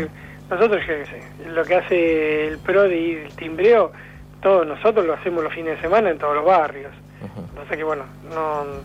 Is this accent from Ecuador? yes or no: no; Ushuaia, Tierra del Fuego, Argentina; Yo vengo de Ushuaia, te puedo asegurar que en Ushuaia la izquierda va a ser una elección muy buena.